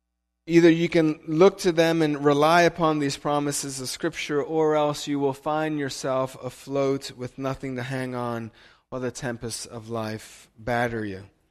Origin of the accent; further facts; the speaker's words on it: United States; By the way, I'm not Russian. I'm American. Just clear that up. People still think I'm Russian.